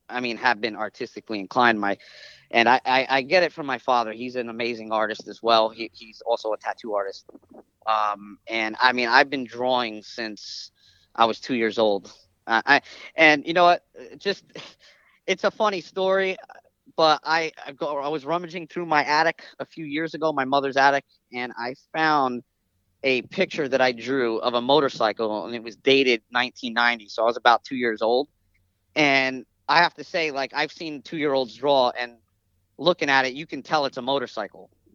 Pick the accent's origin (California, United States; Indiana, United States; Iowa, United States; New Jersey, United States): New Jersey, United States; Paterson; born there; I was born in Paterson, New Jersey.